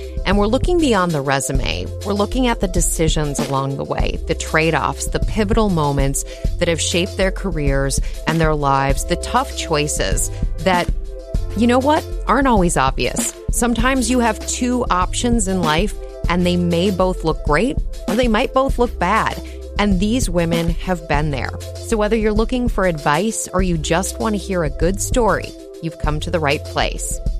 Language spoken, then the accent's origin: English; Minneapolis, Minnesota, United States; I grew up in Minneapolis, and I definitely saw some of those stories.